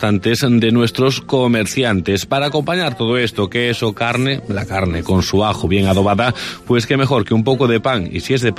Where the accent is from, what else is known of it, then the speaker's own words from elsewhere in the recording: Vilalba, Galicia, Spain; una vendedora de quesos que es precisamente de mi tierra, de Vilalba.